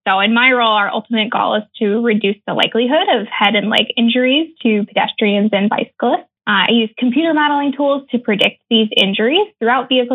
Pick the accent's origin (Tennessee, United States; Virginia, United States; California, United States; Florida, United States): California, United States; San Diego; also born or lived in Central New York; I grew up in San Diego, and I went to college in Central New York